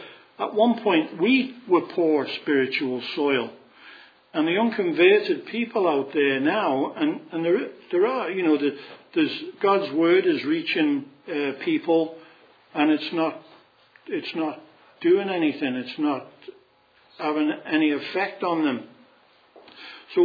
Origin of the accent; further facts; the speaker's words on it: England, United Kingdom; I'm going to call it tomato because I'm English.